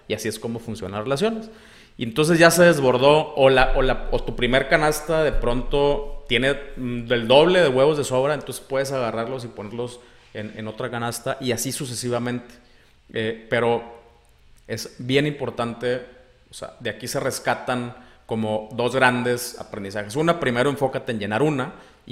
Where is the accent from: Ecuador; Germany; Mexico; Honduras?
Mexico; Por ejemplo, para los que somos de México, pedo significa 100 cosas y cambia de significado simplemente también dependiendo de la región en la que te encuentres